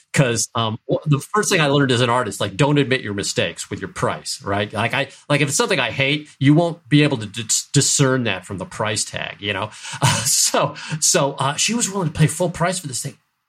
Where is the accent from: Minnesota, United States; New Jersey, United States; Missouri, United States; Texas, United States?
Missouri, United States; St. Louis; But I grew up in St. Louis, Missouri, and my folks were just fantastic.